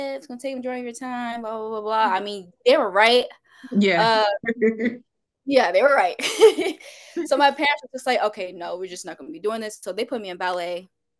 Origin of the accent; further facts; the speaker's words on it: Baltimore, Maryland, United States; Well, I'm from Baltimore, Maryland. I'm 18.